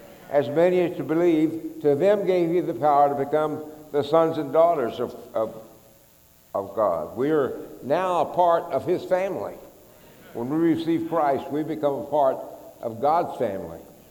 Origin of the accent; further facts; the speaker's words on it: Ada, Oklahoma, United States; And today, the Chickasaws Nation, in headquarters in my hometown of Ada, Oklahoma, where I grew up most of the time, is the Chickasaw Nation.